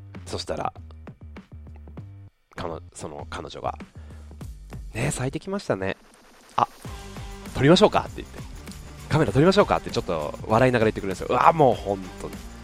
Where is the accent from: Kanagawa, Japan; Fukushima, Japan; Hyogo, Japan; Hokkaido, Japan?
Kanagawa, Japan; Yokohama; まあ僕出身横浜で